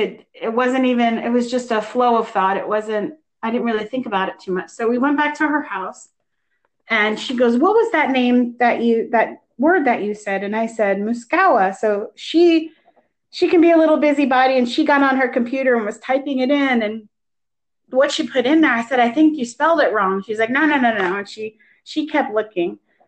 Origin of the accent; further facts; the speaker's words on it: Fort Belvoir, Virginia, United States; born there; I was born in Fort Belvoir, Virginia, which is right where they were all living.